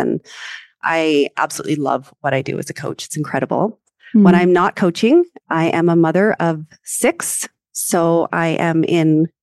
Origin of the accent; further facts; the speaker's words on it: Canada; accent: Canadian; now in Montana, United States; I currently live in Montana and I've lived in America now for probably 16 years, but I was born and raised in Canada. And so you will hear my sorry and other portions of that accent come through. I kind of call myself a Camerican because, you know, the Canadian American.